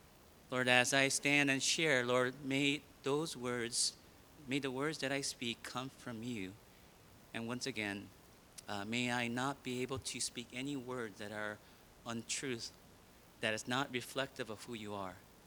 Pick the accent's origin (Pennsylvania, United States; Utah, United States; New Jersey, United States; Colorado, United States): New Jersey, United States; because I was just nobody from New Jersey